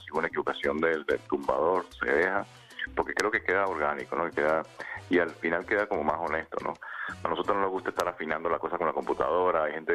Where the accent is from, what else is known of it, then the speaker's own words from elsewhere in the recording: Venezuela; now in Barcelona, Spain; yo me vine de Venezuela para Barcelona